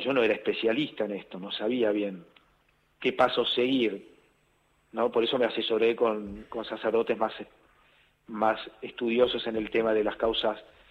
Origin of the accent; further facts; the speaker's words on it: Buenos Aires, Argentina; Yo nací en Barrio Norte, Recoleta